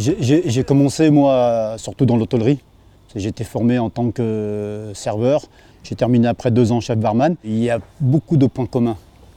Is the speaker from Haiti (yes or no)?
no; Rieux, France; Je suis né à Rieux, donc j'ai grandi. J'ai passé jusqu'à maintenant, j'ai 51 ans, je suis encore.